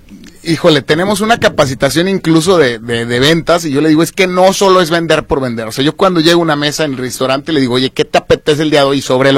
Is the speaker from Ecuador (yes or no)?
no; Mexico; cómo somos los mexicanos que podemos dar un gran servicio lleno de amor y de pasión.